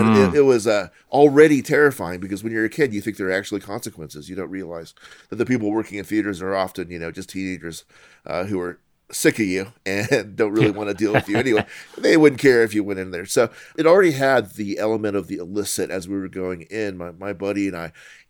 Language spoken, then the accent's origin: English; Colorado, United States; born there; I'm Asian American. My parents were Chinese. I was born in Colorado.